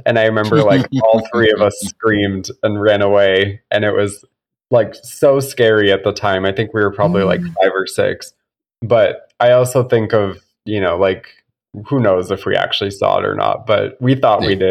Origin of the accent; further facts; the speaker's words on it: Massachusetts, United States; I grew up in Massachusetts. So, you know, New England summers, going to places like Nantucket, Martha's Vineyard, Cape Cod.